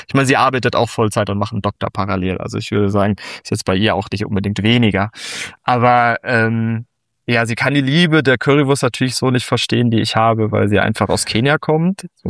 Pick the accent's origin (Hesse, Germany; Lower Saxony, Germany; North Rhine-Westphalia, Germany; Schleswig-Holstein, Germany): North Rhine-Westphalia, Germany; Lemgo; aus meiner Heimat, aus Lemgo.